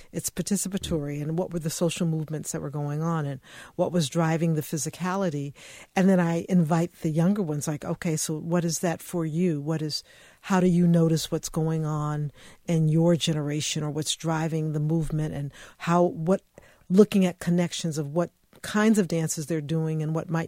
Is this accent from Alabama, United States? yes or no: no; Kansas City, Missouri, United States; I did a keynote in Kansas City about my family and growing up in Kansas City, Missouri.